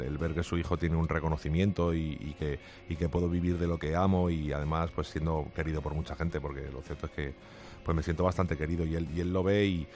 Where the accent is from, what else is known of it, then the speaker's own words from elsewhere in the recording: Madrid, Community of Madrid, Spain; yo soy un chaval de Aluche que empezó hace unos años en los bares de Aluche